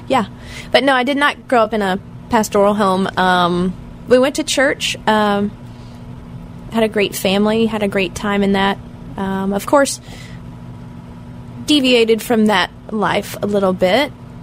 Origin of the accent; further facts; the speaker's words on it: Ashland, Kentucky, United States; now in Lexington, United States; I grew up in Ashland, which is about 2 hours northeast of there.